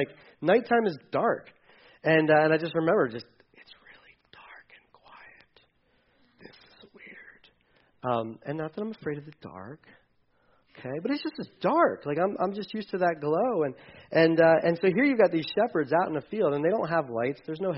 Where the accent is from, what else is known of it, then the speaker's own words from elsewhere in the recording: Delaware, United States; I grew up in the city. I grew up in Delaware.